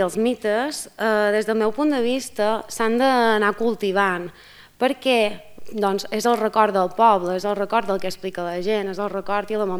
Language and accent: Catalan; Balearic Islands, Spain; accent: Mallorcan; sóc de Mallorca i això explica el meu accent tan estrany. Intento centralitzar el màxim que puc